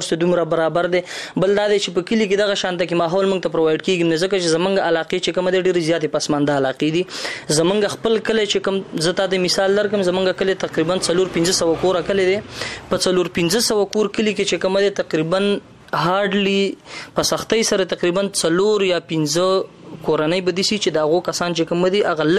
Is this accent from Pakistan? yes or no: yes; Khyber Pakhtunkhwa, Pakistan; زه بیسیکلی د باجوړ یم. دلته مې د پېښور پوهنتون د سیاست د څانګو نه ډیګري کمپلیټ کا.